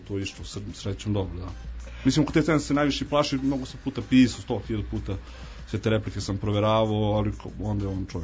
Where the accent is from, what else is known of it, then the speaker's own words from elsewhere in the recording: Kragujevac, Šumadija, Serbia; Da, mi smo iz Kragovica.